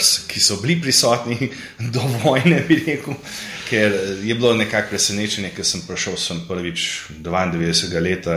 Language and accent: Slovenian; Cleveland, Ohio, United States; jaz sem v tej družini zrastel. Sem se rodil v Clevelandu pred 53 leti. Živeli smo zelo, bi rekel, tradicionalno slovensko življenje, glede naše religije, naše vere